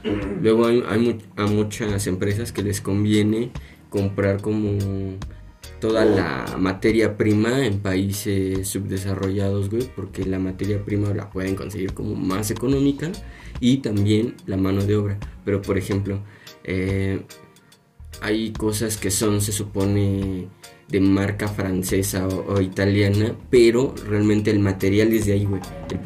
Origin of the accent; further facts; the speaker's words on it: Mexico; Es que nosotros somos Estados Unidos mexicanos.